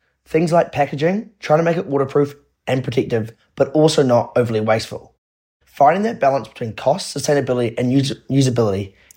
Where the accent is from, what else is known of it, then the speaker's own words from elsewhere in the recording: Hawke's Bay, New Zealand; I'm originally from Hawke's Bay up north.